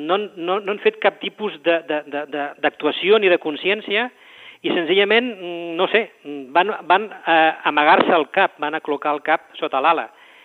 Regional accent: Tarragona, Catalonia, Spain; com a tarragoní em sento desencisat, per no dir agreujat

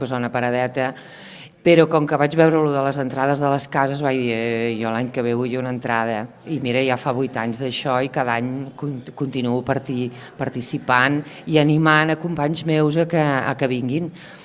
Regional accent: Reus, Catalonia, Spain; jo sóc de Reus

